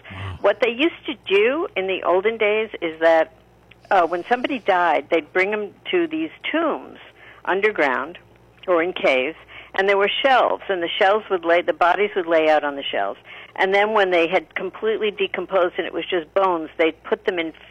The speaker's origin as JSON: {"language": "English", "town": "Hicksville", "region": "New York", "country": "United States", "tie": "born or raised there", "said": "And I thought, well, I grew up in Hicksville, Long Island."}